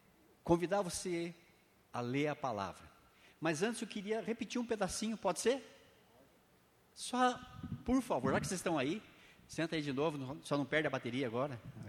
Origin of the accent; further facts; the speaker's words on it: Prudentópolis, Paraná, Brazil; Eu sou lá de Prudentópolis e sou, como bom prudentopolitano, sou um ex-católico ucraniano ortodoxo.